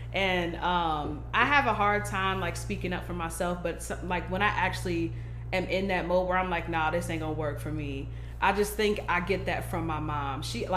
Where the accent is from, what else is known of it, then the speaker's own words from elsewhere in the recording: Madison, Wisconsin, United States; I really enjoyed myself. I don't have much bad to say about Madison. This is, like, what I know.